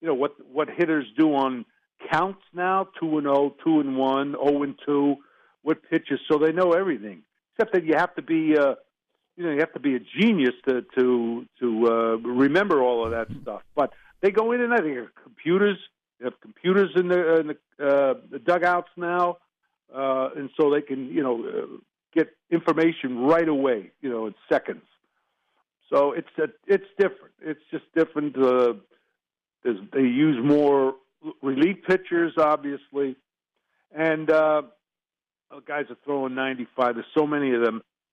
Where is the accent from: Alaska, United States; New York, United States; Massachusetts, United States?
New York, United States; Brooklyn; a kid growing up in Brooklyn, New York, and, just loved the sports, all around sports.